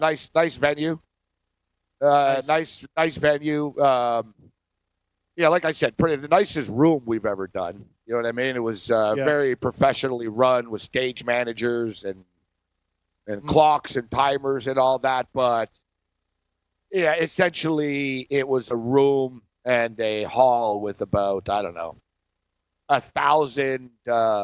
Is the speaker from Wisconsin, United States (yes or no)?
no; California, United States; I'm from California, and as Tom Brady is from California.